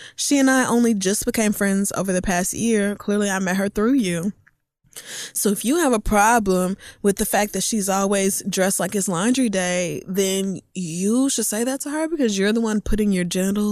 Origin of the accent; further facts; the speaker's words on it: Oklahoma, United States; like the girls I knew growing up in Oklahoma doing hair